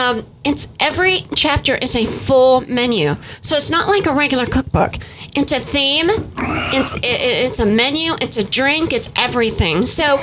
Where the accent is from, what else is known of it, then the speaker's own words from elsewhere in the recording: Kentucky, United States; Appalachia, Kentucky.